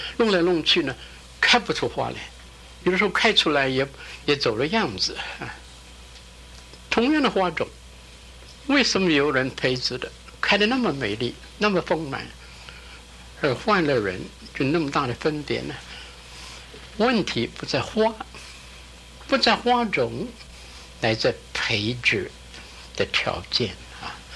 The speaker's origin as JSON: {"language": "Chinese", "town": "Qingdao", "region": "Shandong", "country": "China", "tie": "born or raised there", "said": "自己18岁信主，那个时候中国和日本在打仗，我的家乡是山东，我住在青岛， 我的母亲呢，我的父亲早过世了，我的母亲带了我的姐姐妹妹和我逃难离开家乡往内地去。"}